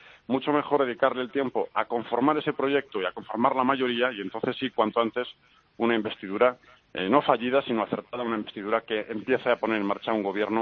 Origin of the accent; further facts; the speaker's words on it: Vitoria, Basque Country, Spain; yo soy del PP Vasco, de mi querida Vitoria